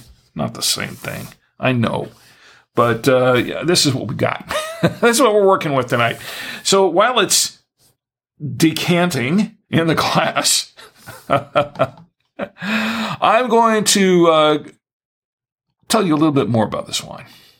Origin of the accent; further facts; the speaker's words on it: Orlando, Florida, United States; I liked the Magic because I was from Orlando, and I kept up with the Magic.